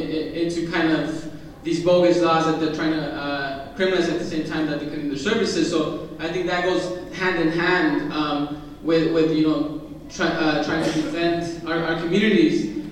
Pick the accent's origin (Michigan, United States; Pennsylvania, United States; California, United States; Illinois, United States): California, United States; San Francisco; I'm also from San Francisco.